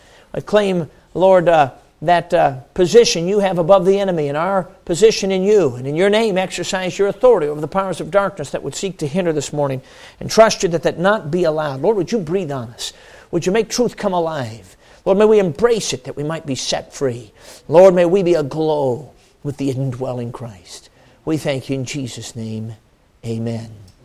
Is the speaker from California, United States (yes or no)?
no; Chicago, Illinois, United States; Now, I'm a city kid, as I've mentioned. I grew up in Chicago.